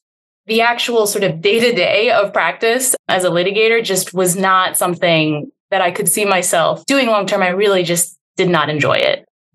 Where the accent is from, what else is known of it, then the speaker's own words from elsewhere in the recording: Yemen; So I grew up in Yemen. My father is Yemeni. My mother is from the Philippines, and I grew up in Yemen